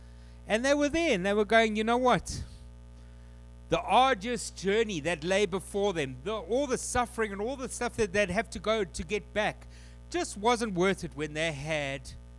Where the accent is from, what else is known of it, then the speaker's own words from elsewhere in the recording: South Africa; moved away; when we came from South Africa, we often thought about. We had these things called burglar gates on all of our doors.